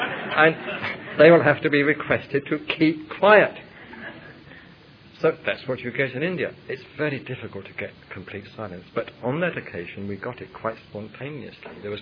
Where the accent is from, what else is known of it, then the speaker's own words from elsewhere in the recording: England, United Kingdom; I mean, being English, was me.